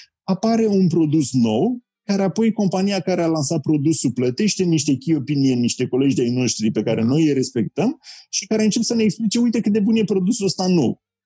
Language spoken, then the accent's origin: Romanian; Romania; Adică, noi ca și români chiar nu trebuie să rămânem aia care doar să fim